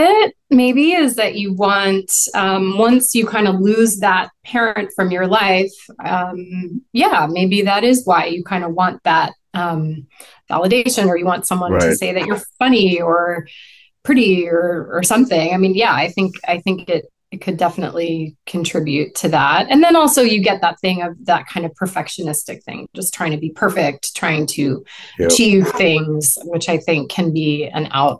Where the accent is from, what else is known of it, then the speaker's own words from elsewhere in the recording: New York City, New York, United States; so many insane, insane things happened growing up in New York in the '80s.